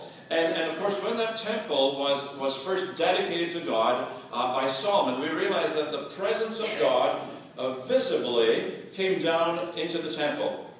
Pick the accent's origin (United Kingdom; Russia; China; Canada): United Kingdom; Scotland; born there; I was born in Scotland.